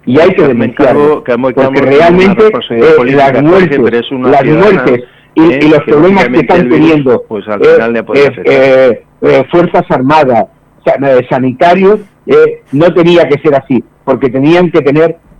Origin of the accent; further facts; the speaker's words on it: Spain; Quizás a nosotros como españoles somos muy dados a los relatos épicos